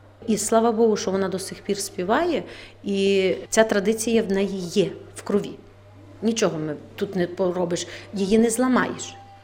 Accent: Polesia, Ukraine; born there; я народилась на Поліссі, я ніколи не беру репертуар Гуцульщину чи Полтавщину, Хмельниччину, бо то не моє.

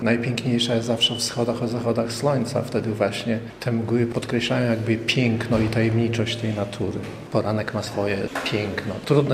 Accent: Konne, Podlaskie Voivodeship, Poland; born there; No, ja się urodziłem na wsi w Konnym i tam przebywam zawsze latem do późnej jesieni nad rzeką Supra.

